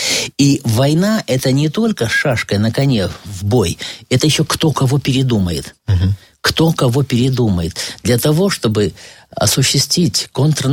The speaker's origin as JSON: {"language": "Russian", "town": "Yalta", "region": "Crimea", "country": "Ukraine", "tie": "born or raised there", "said": "Я сам вырос в Ялте. Там жили мои дедушка и бабушка. Я с детских лет знаю, вот улица Партизанская, дом 4."}